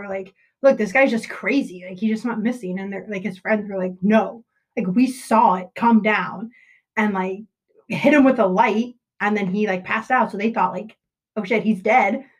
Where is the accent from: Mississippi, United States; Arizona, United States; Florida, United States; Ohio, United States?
Arizona, United States; St. Johns; in Arizona, like so where I grew up in St. John's